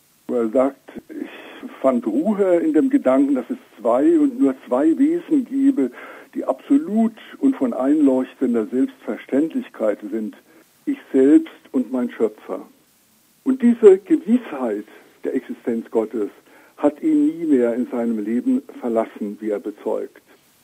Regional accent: Germany; aber da war ich eben als Deutscher in einer falschen Verfassung

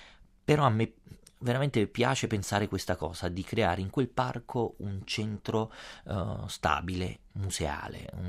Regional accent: Naples, Campania, Italy; Io, da napoletano, ho studiato al Teatro Stabile di Napoli, all'Accademia d'Arte Drammatica, gratuitamente, per 3 anni.

